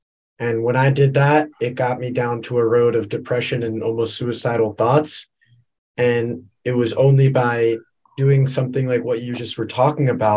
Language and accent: English; United States; that were uncomfortable as a guy growing up in America, that wasn't a normal thing